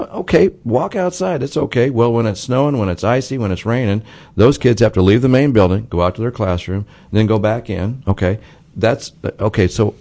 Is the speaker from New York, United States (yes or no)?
no; Champaign, Illinois, United States; I grew up in Champaign, so this is my home.